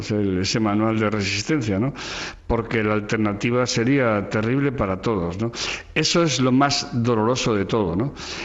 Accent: Villava, Navarre, Spain; now in Barcelona, Spain; en 2010, yo me había ido a vivir a Barcelona, estuve una temporada en Cataluña y me tocó tirar el cohete de las fiestas de mi pueblo, de Villava, donde era concejal.

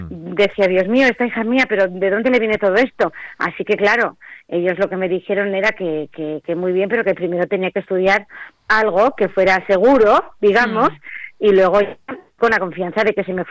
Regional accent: Santurce, Basque Country, Spain; also born or lived in Barakaldo; nací en Baracaldo, ahí en Cruces, pero vamos, he vivido en Santurce toda la vida.

